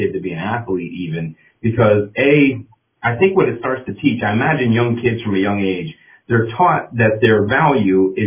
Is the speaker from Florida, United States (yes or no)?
yes; Orlando, Florida, United States; also born or lived in Marco Island; I'm from Orlando. I moved home and he moved back.